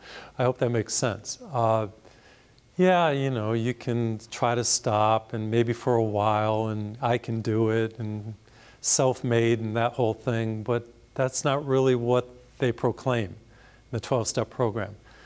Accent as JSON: {"language": "English", "region": "Massachusetts", "country": "United States", "tie": "born or raised there", "said": "I come from Massachusetts, grew up in Massachusetts."}